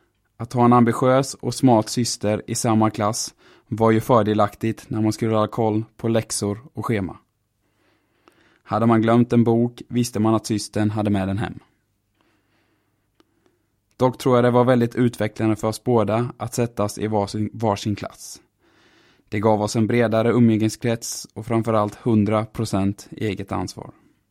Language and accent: Swedish; Taberg, Jönköping County, Sweden; Född och uppvuxen i Taberg söder om Jönköping. Villa, radhus och sedan flytt till lägenhet in i centrala Jönköping vid 13 års ålder.